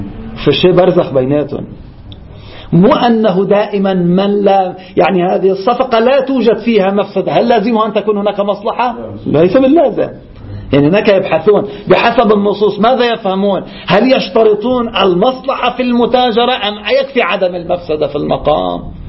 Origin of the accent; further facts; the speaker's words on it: Lebanon; حتى عندنا بلبنان إحنا نتكلم